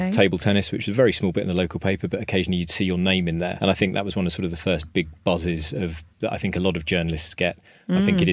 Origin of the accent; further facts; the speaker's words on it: Hythe, South East England, United Kingdom; I was born and brought up in Kent, particularly down in Hythe and Folkestone, grammar school system down there.